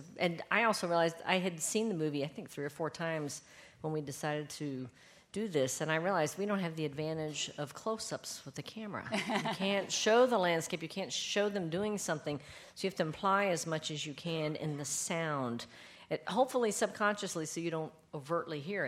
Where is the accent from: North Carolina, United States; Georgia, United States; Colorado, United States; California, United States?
North Carolina, United States; But it's having grown up in the area close to Cold Mountain, I thought a lot about the bluegrass